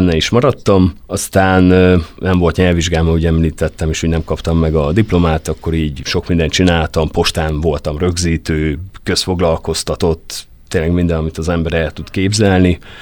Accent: Debrecen, Hajdú-Bihar, Hungary; Debrecenben születtem, ott nőttem fel. Aztán végülis a kulturális antropológia miatt kerültem a Miskolci Egyetemre, meg aztán Miskolcra.

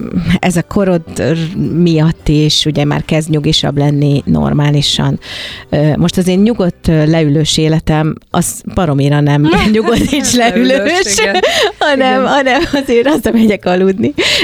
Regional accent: Hungary; magyar vagyok

